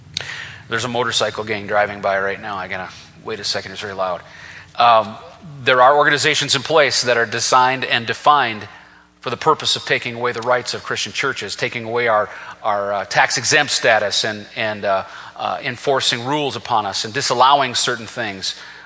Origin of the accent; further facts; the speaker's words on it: United States; I love America. I'm an American patriot. I'm standing here in front of the American flag.